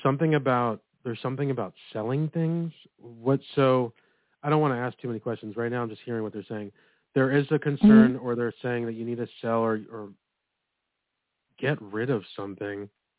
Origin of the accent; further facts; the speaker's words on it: New York, United States; I'm from New York, too, but I'm not in the city.